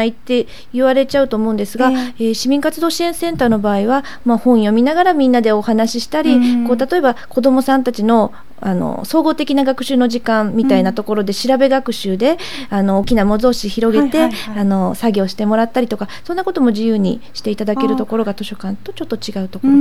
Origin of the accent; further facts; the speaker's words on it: Mie, Japan; いえ、違います。仕事で初めて調布と関わるようになりました。三重県出身です。